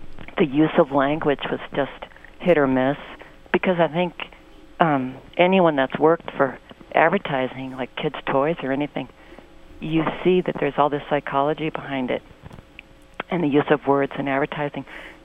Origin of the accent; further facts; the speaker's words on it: Berkeley, California, United States; I only had to say I was from Berkeley, and everybody knew all my opinions.